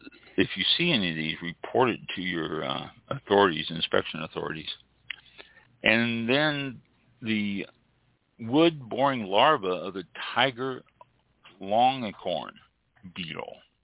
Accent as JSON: {"language": "English", "region": "Missouri", "country": "United States", "said": "I am originally from Missouri, and I've talked to a lot of wineries in Missouri"}